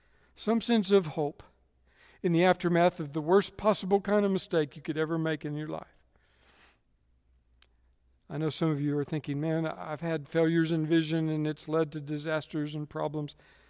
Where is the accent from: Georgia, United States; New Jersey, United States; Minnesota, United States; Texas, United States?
Texas, United States; Dallas; I'm from Dallas, as you guys know